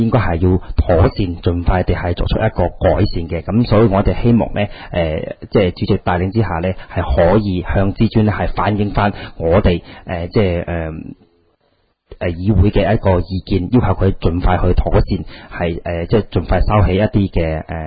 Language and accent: Cantonese; China; 對於我哋十四億嘅中國人民嚟講呢，係冇法交代嘅